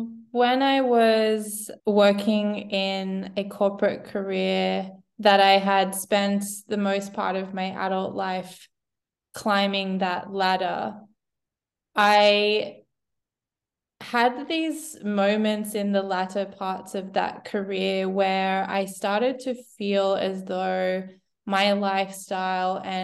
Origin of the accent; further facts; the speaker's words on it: Australia; I am an Australian Maltese writer, podcast host, and first-time author